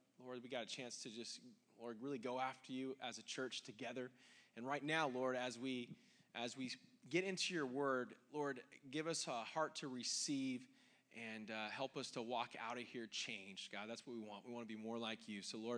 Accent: Bakersfield, California, United States; also born or lived in Las Vegas; now in San Luis Obispo, United States; My wife, Stacy, and I, we are from Bakersfield, California, originally. We moved here.

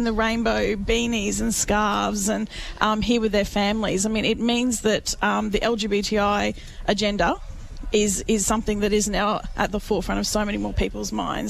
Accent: Queensland, Australia; moved away as an adult; I'm from Queensland. I moved down here 16 years ago.

